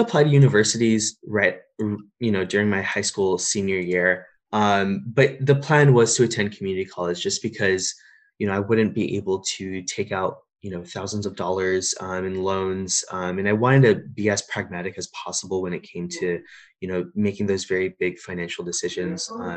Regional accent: India; moved away; I'm an Indian Muslim immigrant, you know, and there are many narratives I feel that are missing.

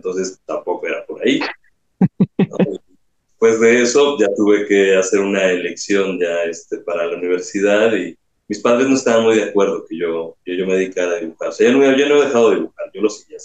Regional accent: Mexico City, Mexico; born there; Entonces, sí, nací por acá en la Ciudad de México.

